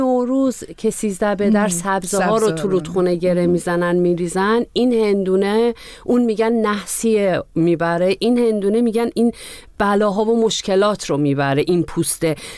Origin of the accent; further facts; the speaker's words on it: Iran; moved away; میکردم که ما ایران هم بودیم این سنت کرسی دیگه داشت کم کم رو به فراموشی میرفت، خیلی کم بودن.